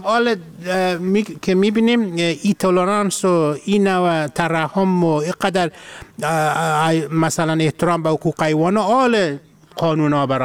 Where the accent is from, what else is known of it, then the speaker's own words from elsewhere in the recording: Afghanistan; ما از افغانستان هستم